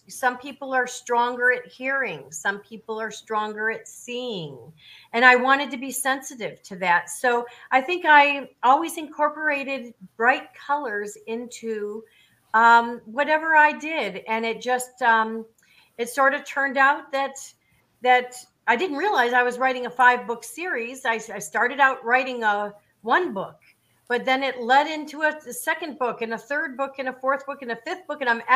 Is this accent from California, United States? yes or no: no; Illinois, United States; also born or lived in Miami, Florida; I was born in Miami, Florida, and shortly thereafter, our family moved to the northern suburbs, the North Shore suburbs of Chicago, Illinois, in the USA. And that is where I spent most of my life, was in the Chicago suburbs.